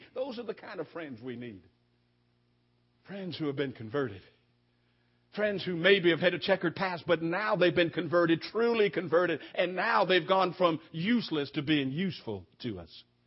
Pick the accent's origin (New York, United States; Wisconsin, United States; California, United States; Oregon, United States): California, United States; I'm with you. I'm a Californian.